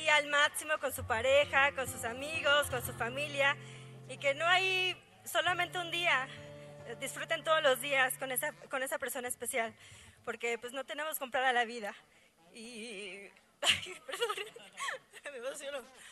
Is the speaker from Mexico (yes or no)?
yes; Iztapalapa, Mexico City, Mexico; De Iztapalapa.